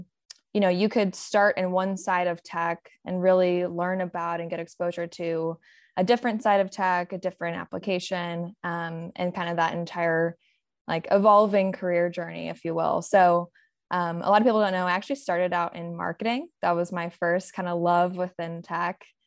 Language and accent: English; Austin, Texas, United States; I was born and raised in Austin, Texas